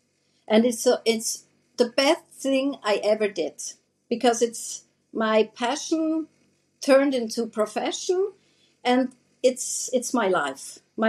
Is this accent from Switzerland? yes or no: yes; Switzerland; English is a second language; now in Bosnia and Herzegovina; Originally, I'm coming from Swiss. I'm from Switzerland. I'm Swiss. And I live here in Bosnia and Herzegovina since 2018. First year in Sarajevo, and now we moved to my beloved Herzegovina, the southern part of Bosnia and Herzegovina.